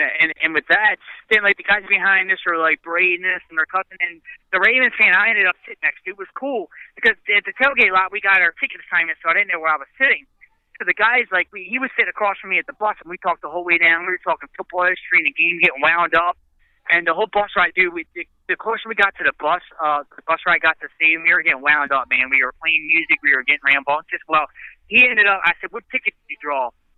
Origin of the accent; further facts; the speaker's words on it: Baltimore, Maryland, United States; I'm from Baltimore. We know the cold.